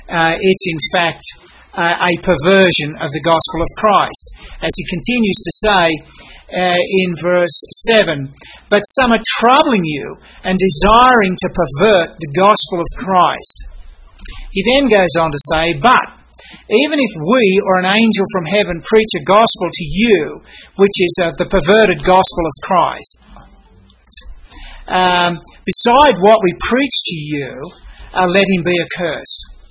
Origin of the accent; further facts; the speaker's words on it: Australia; as we Australian might say